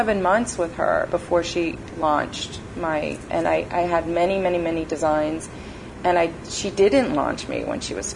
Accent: Hollywood, California, United States; And so I grew up in Hollywood, and my family very much encouraged the arts.

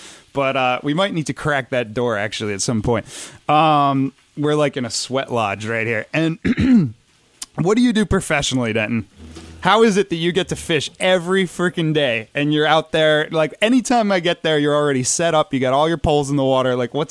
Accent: Jamaica; now in New York, United States; I'm from Jamaica to New York.

